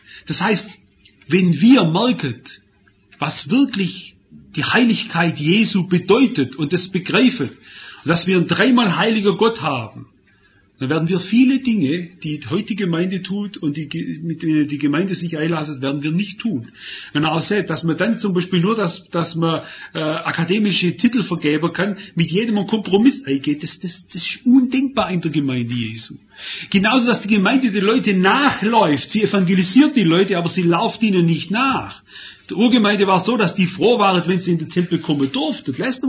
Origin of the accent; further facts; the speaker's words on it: China; Wisst ihr, ich komme ja aus China